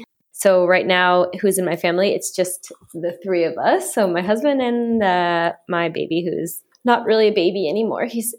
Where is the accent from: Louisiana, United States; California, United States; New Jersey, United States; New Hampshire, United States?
New Jersey, United States; moved away as an adult; also born or lived in Montreal; I'm from New Jersey, from the U.S., and yeah, we moved out here 6 years ago, and we've been here since.